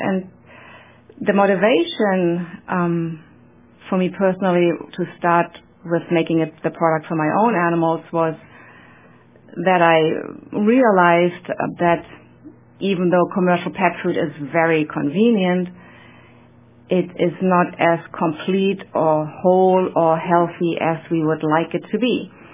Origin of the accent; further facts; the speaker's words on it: Germany; accent: German; English is a second language; moved away as an adult; now in Ashland, United States; I was born and raised in Germany. I have the accent to prove that, I believe. I came to America about almost exactly 19 years ago